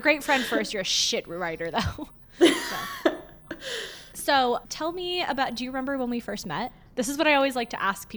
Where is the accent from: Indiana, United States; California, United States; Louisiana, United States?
California, United States; Santa Barbara; born there; but my family's from LA. I was born in Santa Barbara. I've spent a lot of time out there.